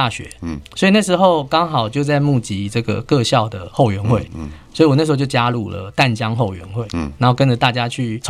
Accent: Taipei, Taiwan; 我小时候就住在西门町，所以有很多很新奇的事情。

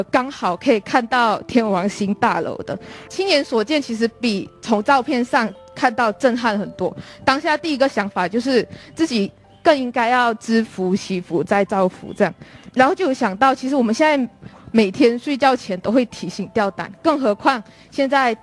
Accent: Johor Bahru, Johor, Malaysia; now in Taiwan; 我是来自马来西亚新山，然后现在就读慈济科技大学护理系四年级的

